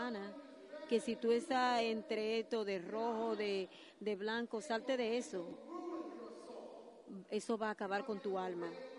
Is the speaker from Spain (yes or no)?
no; United States; born there; Porque yo nací aquí en América. Yo me identifico como un americano. En África me consideran de ellos como, y para mí es un honor, yo también soy haitiano.